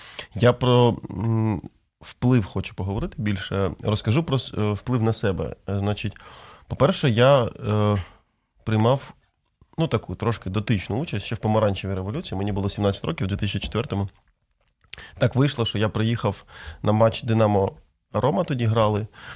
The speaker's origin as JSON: {"language": "Ukrainian", "town": "Kherson", "region": "Kherson Oblast", "country": "Ukraine", "tie": "born or raised there", "said": "Я сам з Херсона, я народився, там виріс."}